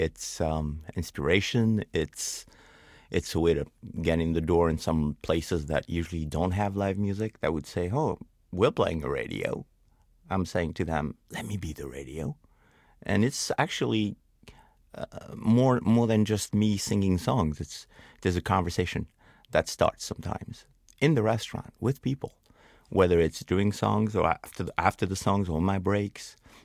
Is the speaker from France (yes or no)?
yes; France; also born or lived in Spain; Well, I grew up in France, actually. I was about 6 months old when my mom and dad moved to France. I was born in Spain.